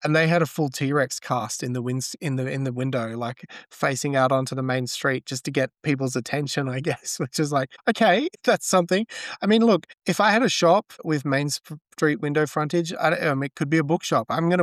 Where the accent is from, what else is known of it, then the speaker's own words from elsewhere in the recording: Australia; Now, being an Australian, you look at this place in England